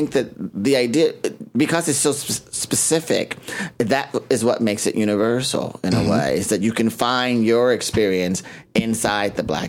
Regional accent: Cincinnati, Ohio, United States; So some people always say, "Where are you from?" Because they can't really locate it. But Cincinnati is where I was born and raised.

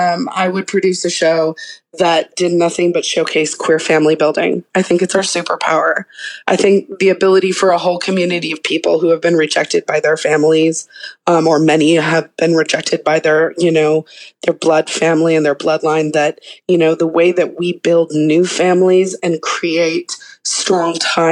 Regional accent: United States; I do participate in capitalism because I am an American.

